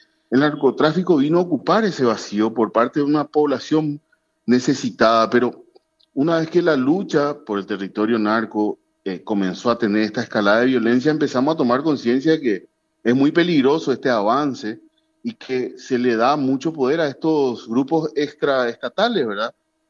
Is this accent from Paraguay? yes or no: yes; Paraguay; El gran desafío que tenemos ahora como sociedad paraguaya para las próximas elecciones pasa por este punto